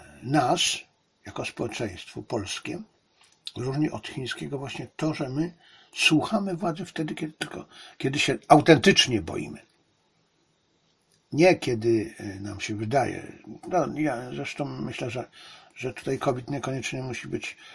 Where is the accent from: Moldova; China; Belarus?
China; I mimo tego, że jestem Chińczykiem, to jestem takim nietypowym Chińczykiem. Takim polskim Chińczykiem.